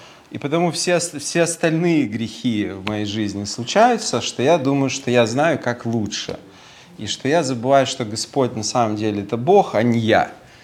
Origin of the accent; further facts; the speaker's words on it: Belarus; moved away as an adult; now in Saint Petersburg, Russia; я сам родом из Белоруссии. Олег просил, чтобы я немножко свою биографию рассказал, поэтому пока расскажу, не спешите. В Питере я с 2000 года приехал